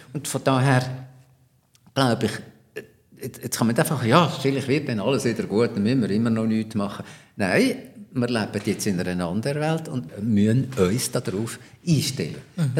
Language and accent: German; Switzerland; Aber ich bin ein Schweizer, der da zuschaut.